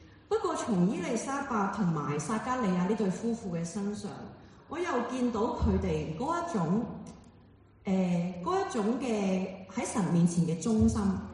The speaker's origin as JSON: {"language": "Cantonese", "country": "Hong Kong", "said": "即係好似我哋香港人有時都會去"}